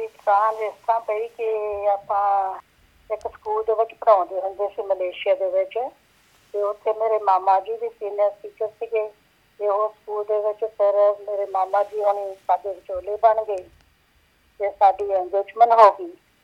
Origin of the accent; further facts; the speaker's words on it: Mudki, Punjab, India; born there; ਪੰਜਾਬ ਦੇ ਵਿੱਚ ਮੇਰਾ ਜਨਮ ਹੋਇਆ ਸੀ ਜੀ।